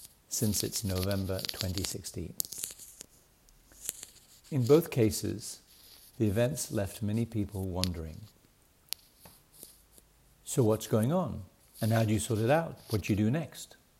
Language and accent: English; United Kingdom; now in United States; As a Brit who is also a US citizen, I've had an interesting few months.